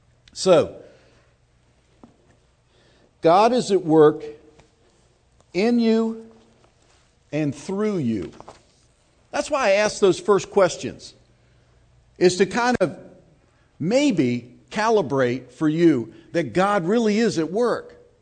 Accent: Lynchburg, Virginia, United States; I grew up in Lynchburg, Virginia.

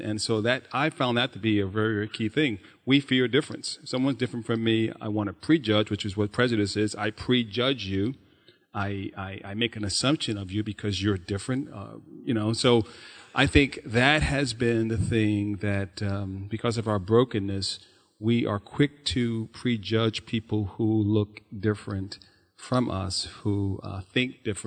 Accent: New York City, New York, United States; I grew up in New York. I'm a New York guy, and grew up in the borough of Queens in Brooklyn, and so having grown up in New York, I grew up with predominantly many of my friends were Jewish.

